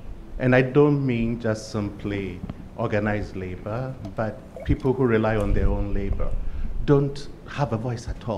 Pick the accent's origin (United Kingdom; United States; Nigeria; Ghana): Ghana; I'm from Ghana, which is supposed to be a very democratic society.